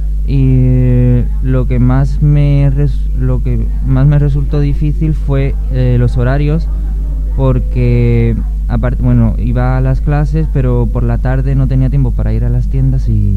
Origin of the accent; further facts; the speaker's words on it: Andalusia, Spain; vengo de un pueblo de Huelva.